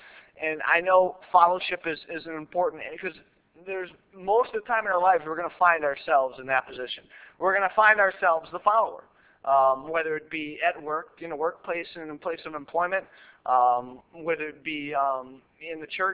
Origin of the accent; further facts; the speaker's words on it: Buffalo, New York, United States; born there; also born or lived in Syracuse / Rochester; I was born in Buffalo. I lived in Syracuse for 5 or 6 years, then outside of Rochester for another 3 or 4 years.